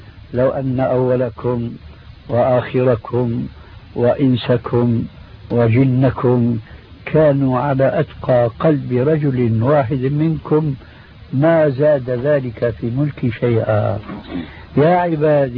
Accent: Syria; حتى يصير اللحية كما يقولون عندنا في الشام خير الذكون إشارة تكون

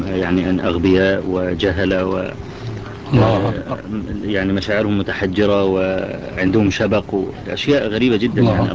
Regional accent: Egypt; نعم، موجودة عندنا في مصر هذه المجلة.

